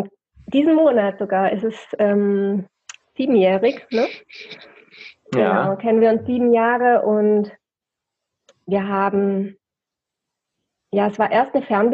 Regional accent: Baden-Württemberg, Germany; Und für mich als Schwabe war das gar nicht so einfach

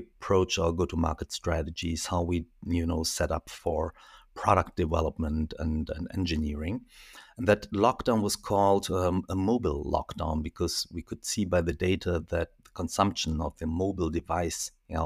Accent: Düsseldorf, North Rhine-Westphalia, Germany; also born or lived in South Korea; now in Berlin, Germany; So I'm based in Berlin since 13 years, but I'm in Germany over 40 years. I'm originally, I was born in South Korea. Moved over to Düsseldorf when I was a kid and went to school, studied there

